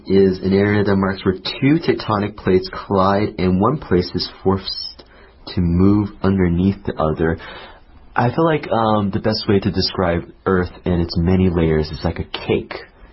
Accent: California, United States; so I'm from California, and people are always surprised, like, in the desert.

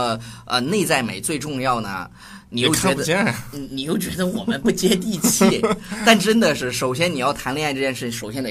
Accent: China; 反正我们中国人有钱呗。

